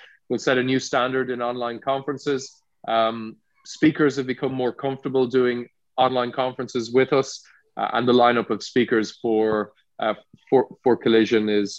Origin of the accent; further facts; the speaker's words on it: Ireland; because I'm Irish and I'm from Ireland